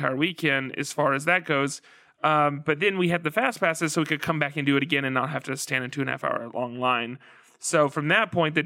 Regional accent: Georgia, United States; I'm from Georgia, but I don't know that I've been to Snailville, or if I have, it's just, you know, I was passing through.

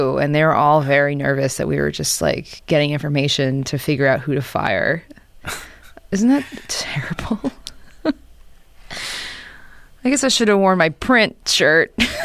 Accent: New York, United States; We went to a call center and we're all from New York.

